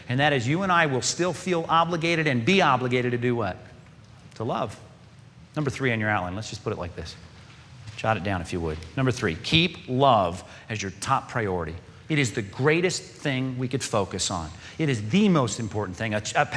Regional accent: Long Beach, California, United States; I've told you several times I grew up in Long Beach.

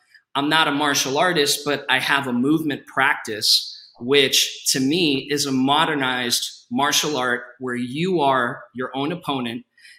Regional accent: United States; which is of Colombian descent, but I've gone with … for a very long time, being born and raised in America, you know, so I go with either.

